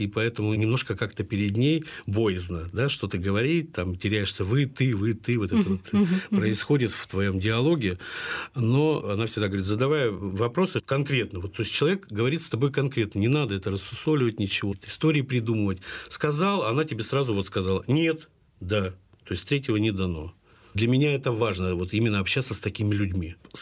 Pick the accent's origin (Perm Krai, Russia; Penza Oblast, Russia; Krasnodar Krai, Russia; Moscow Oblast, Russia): Perm Krai, Russia; Berezniki; Видите, я родился на Урале, а у нас такой был криминальный город, это город Березники.